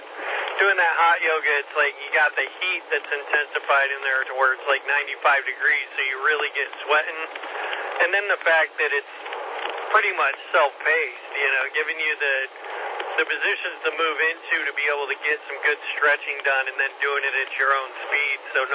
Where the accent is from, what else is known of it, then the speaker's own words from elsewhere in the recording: Tigerville, South Carolina, United States; I'm actually from Tigerville, but I'm just leaving out of Liberty, just heading home from school